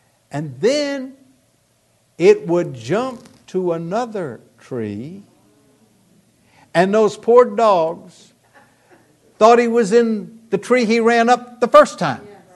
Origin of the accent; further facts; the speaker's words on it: Pensacola, Florida, United States; As you know, I was born and reared in Pensacola, Florida.